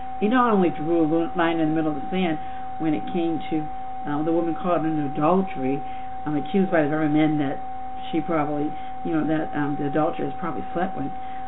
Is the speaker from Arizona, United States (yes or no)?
no; Boston, Massachusetts, United States; I mean, here I am from Boston reading this.